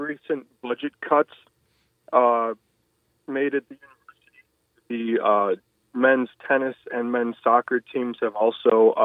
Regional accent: Valparaiso, Indiana, United States; I'm from Valpo, and I went to Valparaiso High School, and I was in jazz at the high school for about 4 years there

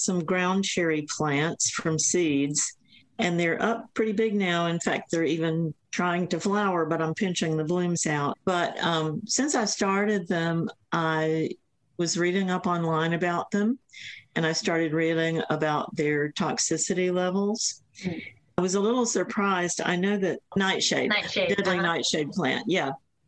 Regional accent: Southeast, United States; I grew up in the Southeast, and I don't really know that many people who've grown ground cherries.

